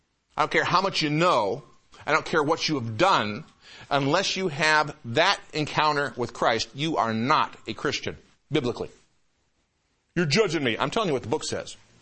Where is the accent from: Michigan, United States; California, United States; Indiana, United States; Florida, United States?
Michigan, United States; Detroit; And I grew up in the Metro Detroit area, and we had a large Jewish community in the neighborhood I was in.